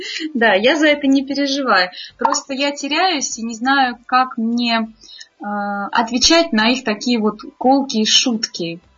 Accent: Voronezh, Voronezh Oblast, Russia; Я из Воронежа.

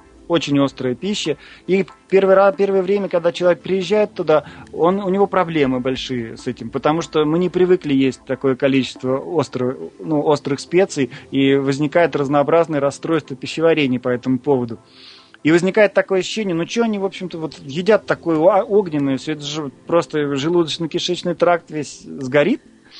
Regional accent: Astrakhan, Astrakhan Oblast, Russia; born there; moved away; Я, например, когда из Астрахани приехал, я родился в Астрахани, южный город, много солнца, люди очень эмоциональные и достаточно открытые.

